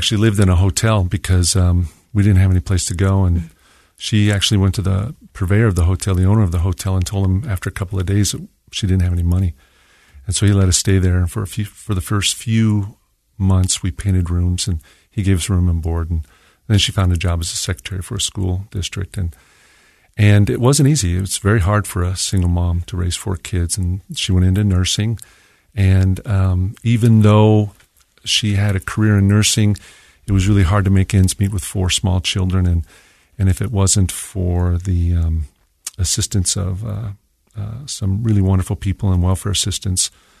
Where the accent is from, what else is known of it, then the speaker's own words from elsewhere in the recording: Mesa, Arizona, United States; now in Salt Lake City, United States; I grew up in Mesa, Arizona, and I'll never go back. It is way too hot.